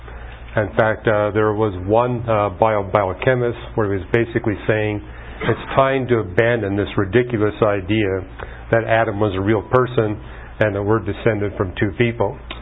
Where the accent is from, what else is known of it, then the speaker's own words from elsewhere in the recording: Vancouver, British Columbia, Canada; also born or lived in Toronto; where I grew up in Vancouver was less than 1% Christian. And likewise, where I went to university in Toronto, less than 1% Christian.